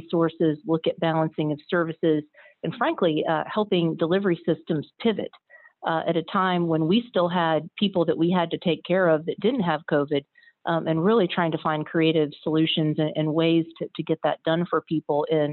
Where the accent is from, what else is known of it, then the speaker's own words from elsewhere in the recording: Illinois, United States; So I was born and raised in Illinois, central Illinois. I am cornfields and soybeans, and then moved up to Chicago for med school at Loyola.